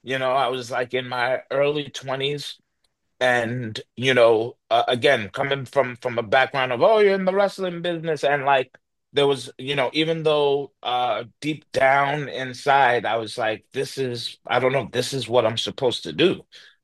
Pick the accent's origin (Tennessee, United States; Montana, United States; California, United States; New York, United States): New York, United States; because we're both from New York